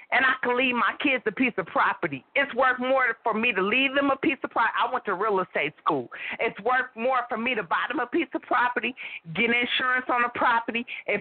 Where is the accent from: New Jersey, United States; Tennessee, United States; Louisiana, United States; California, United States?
California, United States; Oakland; I'm from Oakland, brother. I'm from Oakland.